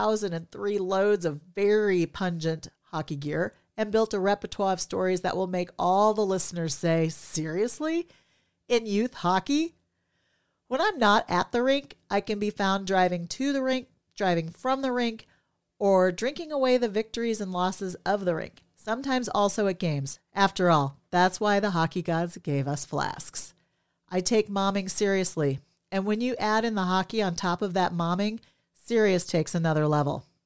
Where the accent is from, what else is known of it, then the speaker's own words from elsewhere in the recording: Minnesota, United States; born there; I was born in Minnesota, the state of hockey, and having lived in many states